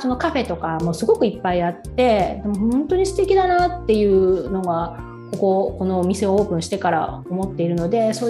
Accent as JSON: {"language": "Japanese", "region": "Nagano", "country": "Japan", "said": "父はもともと長野の人じゃないので県外の人なんですけどね、だから一応長野県出身って感じです"}